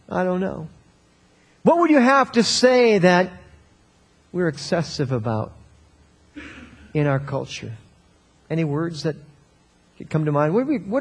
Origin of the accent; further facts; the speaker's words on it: Midwest, United States; You know, I'm a Midwesterner